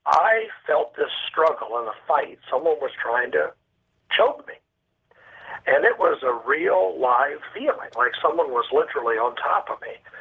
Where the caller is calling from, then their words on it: Tulsa, Oklahoma, United States; I'm actually in Tulsa, Oklahoma right now.